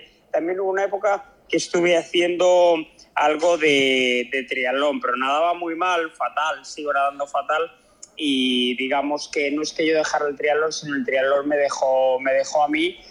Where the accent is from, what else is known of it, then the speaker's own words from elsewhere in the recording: Valladolid, Castile and León, Spain; Yo soy de Valladolid y viví pues toda mi infancia y adolescencia en Valladolid. Valladolid es la provincia con menos desnivel de España, más plana.